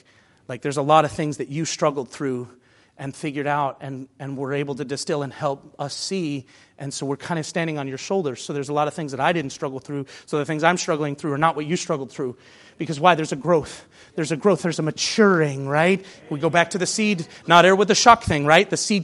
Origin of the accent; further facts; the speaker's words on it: Jeffersonville, Indiana, United States; You know, I'm from Jeffersonville